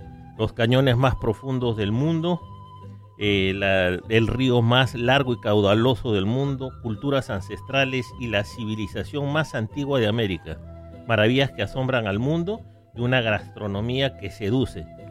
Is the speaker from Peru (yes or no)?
yes; Peru; mi recomendación de viajar a Perú no es porque soy peruano.